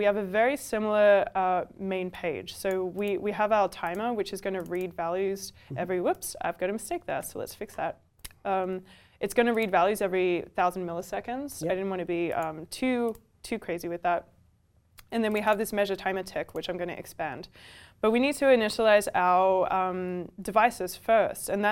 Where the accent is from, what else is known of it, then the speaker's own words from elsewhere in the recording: Melbourne, Victoria, Australia; So I grew up in Australia, in Melbourne, and we use Celsius.